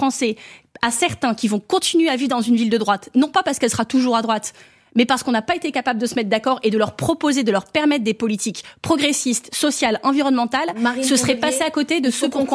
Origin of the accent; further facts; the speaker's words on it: Hauts-de-France, France; moi, je viens du bassin minier du Pas-de-Calais.